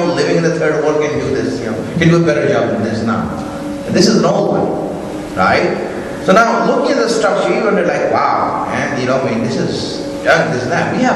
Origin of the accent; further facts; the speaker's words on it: Chicago, Illinois, United States; I come from Chicago, we have a lot of tall buildings there, right?